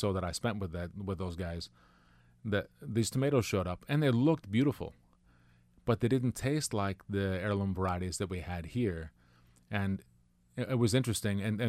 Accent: Maryland, United States; and yes, I grew up in Maryland, but I believe that our tomatoes, when you get them at the right places at the right time, are as good or better than anywhere

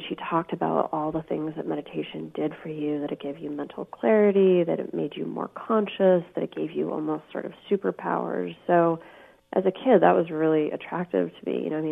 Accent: Fairfield, United States; I think growing up in Fairfield was at times hard for me

